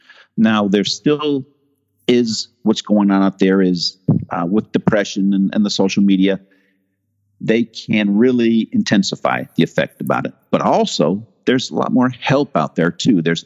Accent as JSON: {"language": "English", "region": "California", "country": "United States", "tie": "born or raised there", "said": "And I grew up in Marin, and Marin connects to San Francisco via that Golden Gate Bridge. So even though I was from the area, I had no idea."}